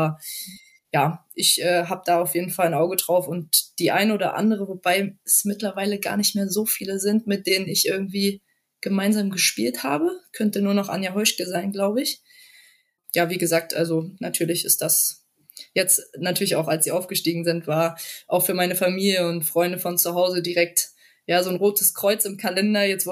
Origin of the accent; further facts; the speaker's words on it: Jena, Thuringia, Germany; vor allem in Jena, in meiner alten Heimat.